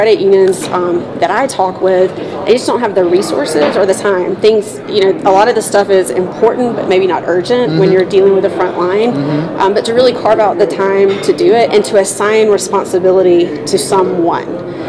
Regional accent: Alabama, United States; I'm from South Alabama.

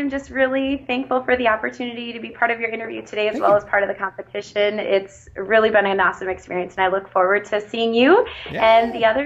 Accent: Melrose, Minnesota, United States; this is my hometown, Melrose, Minnesota. I absolutely love it here.

